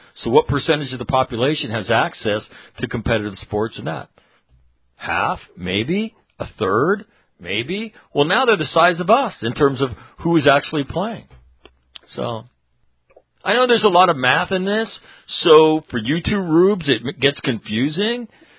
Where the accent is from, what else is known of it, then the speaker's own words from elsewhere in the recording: Idaho, United States; they don't like me here because I'm from Idaho, and they look at me like I'm an outsider